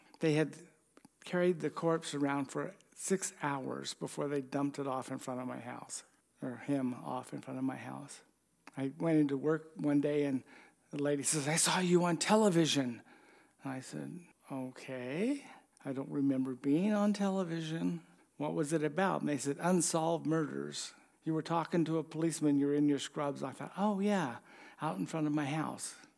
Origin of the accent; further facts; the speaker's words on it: Ogden, Utah, United States; And I grew up in Ogden, and I went to Weber High School.